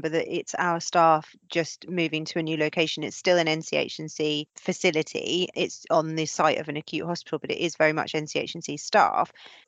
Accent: United Kingdom; maybe it's because we're British

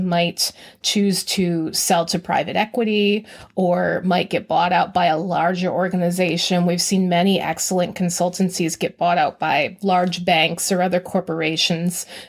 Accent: Grand Rapids, Michigan, United States; I grew up in Southeast Grand Rapids, have deep family roots here, wanted to stay in the state for college

